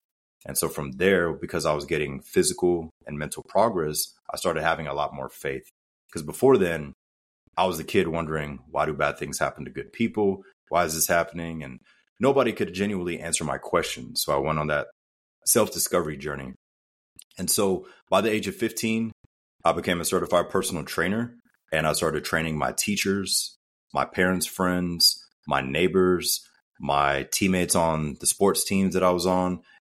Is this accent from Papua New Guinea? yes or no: no; Germany; So as a child, I grew up in Germany. My mother's German. My father's African-American.